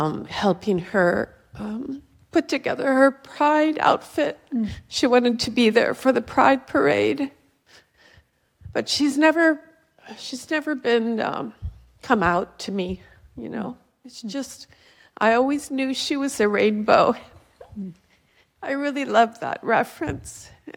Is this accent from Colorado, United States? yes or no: no; Hawaii, United States; Aloha. I'm visiting from Hawaii.